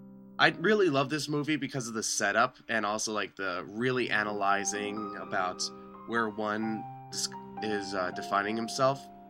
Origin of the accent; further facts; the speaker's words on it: Chicago, Illinois, United States; I'm from Chicago, and enough said.